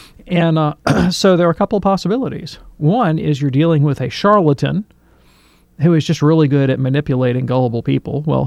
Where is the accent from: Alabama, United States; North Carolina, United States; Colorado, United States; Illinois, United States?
Alabama, United States; Birmingham; If you were walking in downtown Birmingham, I'm from Birmingham